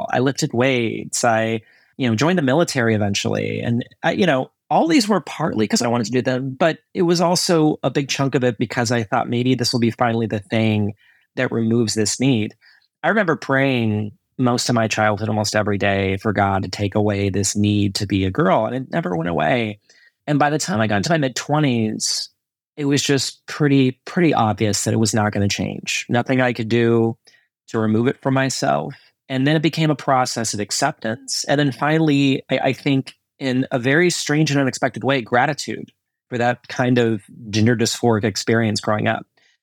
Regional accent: Texas, United States; I grew up in Central Texas, and I knew from an early age that something was off, and I didn't know how to explain it.

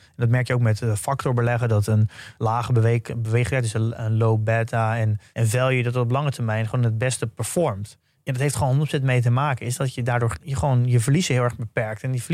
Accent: Netherlands; Ik denk dat wij als Nederlander, dat je überhaupt geboren bent in Nederland.

